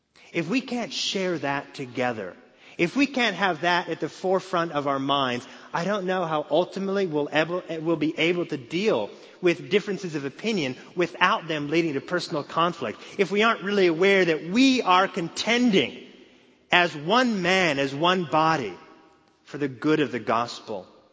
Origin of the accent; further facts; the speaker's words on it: West Coast, United States; I'm from the West Coast, and I was sure that that was California.